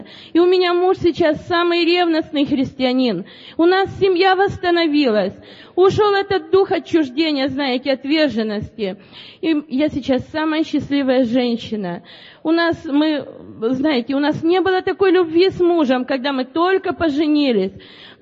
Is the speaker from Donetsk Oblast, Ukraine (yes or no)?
yes; Donetsk, Donetsk Oblast, Ukraine; Я из Донецка приехала.